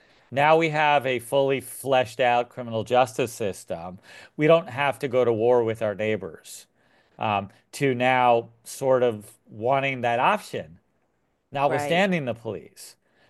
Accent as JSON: {"language": "English", "region": "New York", "country": "United States", "tie": "born or raised there", "said": "I grew up in New York. I was just a kid at the time, but I remember it being all over the news."}